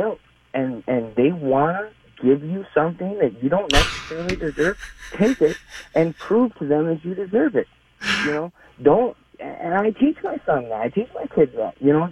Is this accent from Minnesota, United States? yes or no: yes; Minneapolis, Minnesota, United States; I'm a white guy, born and raised in Minneapolis, graduated from Henry High School, have a biracial family.